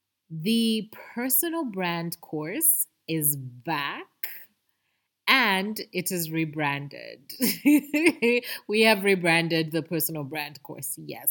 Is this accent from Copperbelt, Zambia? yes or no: yes; Ndola, Copperbelt, Zambia; Indola is my hometown, so it was very, very special to be able to be a keynote for the first time and at home.